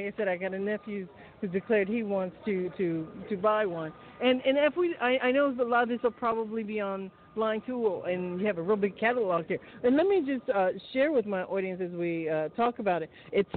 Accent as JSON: {"language": "English", "town": "Atlanta", "region": "Georgia", "country": "United States", "said": "We're from Atlanta, Georgia."}